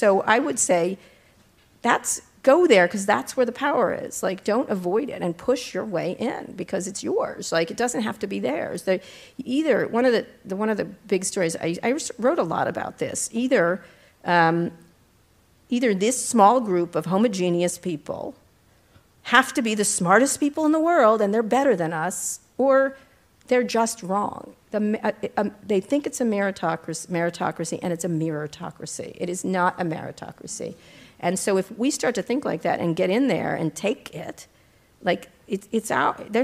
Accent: Philadelphia, Pennsylvania, United States; born there; You know, by the way, I was born in Philadelphia, everyone.

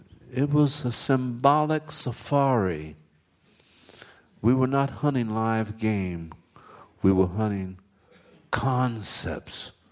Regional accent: Pennsylvania, United States; I said, Art, you know, he's from Pittsburgh. I said, we're all from Pennsylvania.

